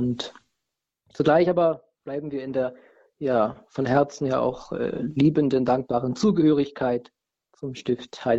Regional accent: Senftenberg, Brandenburg, Germany; moved away as an adult; now in Austria; ich bin tatsächlich aufgewachsen im Bundesland Brandenburg in der Stadt Senftenberg, einer Pfarrei, die zum Bistum Görlitz gehört. Und ich bin ja eigentlich über ein paar Umwege, also 2013 nach Heiligenkreuz gekommen in Österreich.

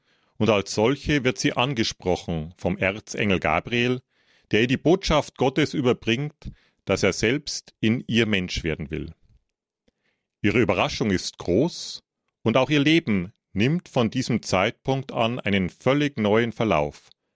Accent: Bavaria, Germany; bei uns in Bayern

